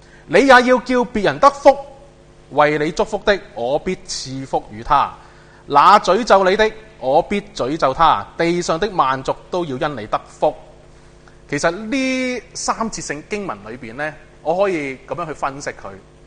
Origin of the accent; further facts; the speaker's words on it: Hong Kong; 其实我哋香港人特别我哋好有计划嘅